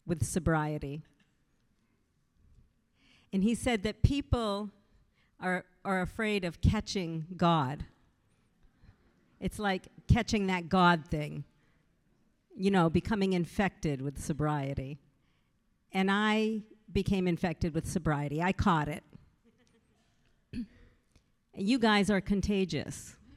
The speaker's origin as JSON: {"language": "English", "region": "Midwest", "country": "United States", "tie": "born or raised there", "said": "I grew up in the Midwest. I'm a Midwest girl from Illinois, Missouri, Kentucky, Wisconsin. You know, I grew up in really sweet small towns, you know, less than 5,000 people."}